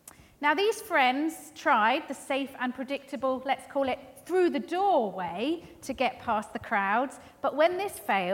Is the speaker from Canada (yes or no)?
no; Fleet, South East England, United Kingdom; I come from Fleet, so a little way up the M3 from you.